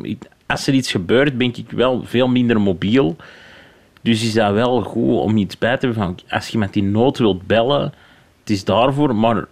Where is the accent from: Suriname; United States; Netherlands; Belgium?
Belgium; Antwerp; Ik ben opgegroeid in Centrum Antwerpen. Daar wonen niet veel mensen eigenlijk, zeg maar.